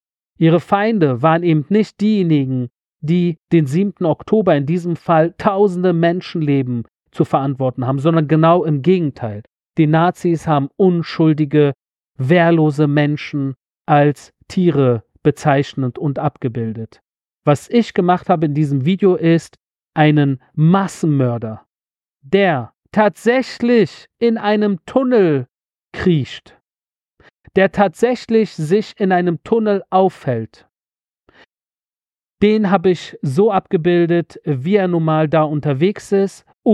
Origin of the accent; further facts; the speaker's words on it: Germany; born there; um mein Geburtsort Deutschland, damit auch die Schweiz und Österreich